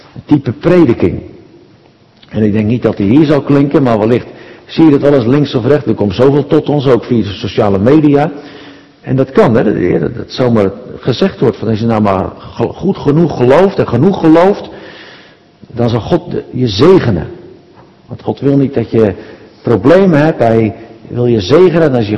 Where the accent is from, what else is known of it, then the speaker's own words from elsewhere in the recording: Ridderkerk, South Holland, Netherlands; Ik kom oorspronkelijk uit Ridderkerk